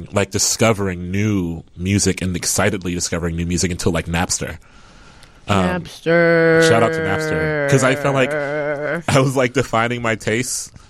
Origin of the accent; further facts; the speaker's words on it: Midwest, United States; I mean, I grew up in the Midwest, but I had a strong East Coast rap bias.